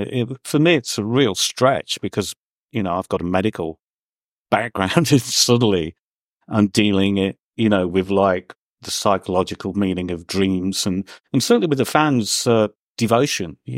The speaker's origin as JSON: {"language": "English", "region": "England", "country": "United Kingdom", "said": "Well, you know, we're English first and foremost, and we're not allowed to take compliments in any way, shape, or form."}